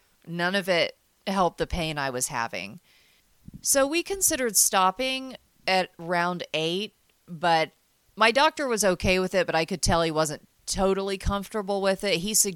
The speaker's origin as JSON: {"language": "English", "town": "Frankfort", "region": "Indiana", "country": "United States", "tie": "born or raised there", "said": "I even met one who lives in my hometown of Frankfort, Indiana."}